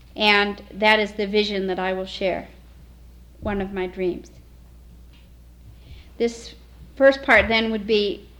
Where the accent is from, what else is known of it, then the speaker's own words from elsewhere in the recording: India; As an Indian woman, as a Lutheran woman, as a non-Indian woman